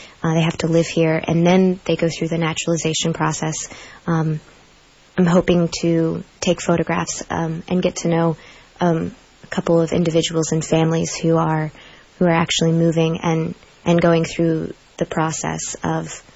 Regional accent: United States; For me, for example, I'm an American, and I'm a fourth or fifth generation American, but I'm a mutt.

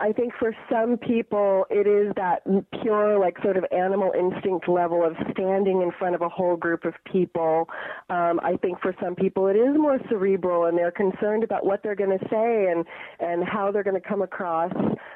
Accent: United States; now in Los Angeles, United States; Obviously, we are from the States, and we live in Los Angeles.

